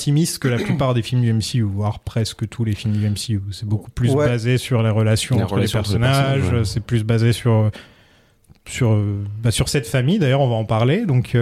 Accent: Hauts-de-France, France; accent: ch'ti; Avec ma accent ch'ti.

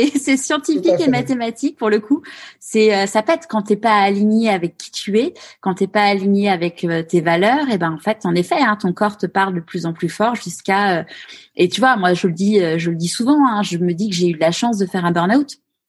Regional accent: Neuilly-sur-Seine, Île-de-France, France; moi j'ai grandi à Neuilly-sur-Seine

